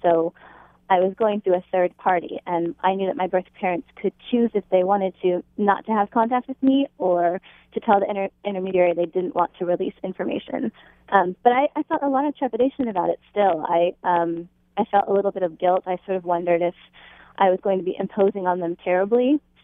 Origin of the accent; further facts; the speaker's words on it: Oregon, United States; also born or lived in Seattle; I was growing up in Oregon after being born and adopted in Seattle.